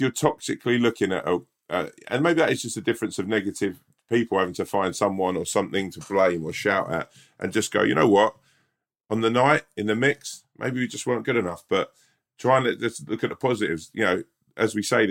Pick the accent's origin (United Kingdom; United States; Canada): United Kingdom; England; I felt real shame as an English person.